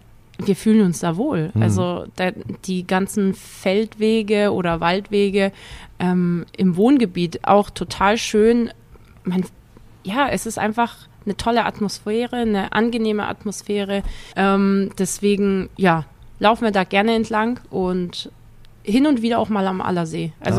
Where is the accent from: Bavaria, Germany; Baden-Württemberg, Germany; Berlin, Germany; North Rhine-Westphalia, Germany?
Baden-Württemberg, Germany; Obereisesheim; Ich bin aber in Obereisesheim aufgewachsen, also ist ein Stadtteil von Neckarsulm. Kleines Dorf.